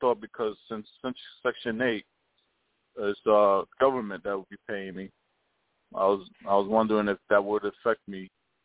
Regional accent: New Jersey, United States; I'm from New Jersey.

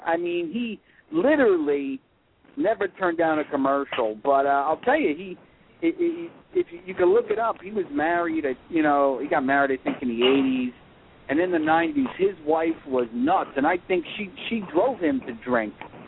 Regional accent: New York, United States; I'm from the New York area

